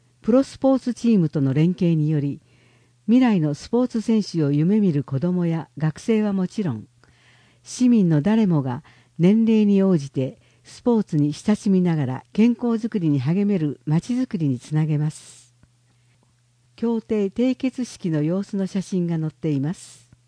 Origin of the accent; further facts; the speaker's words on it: Dazaifu, Fukuoka, Japan; 私は太宰府市で生まれ育ちました。私は地域の学校には通っていなかったため、太宰府市の方々と関わる機会がなかなかありませんでした。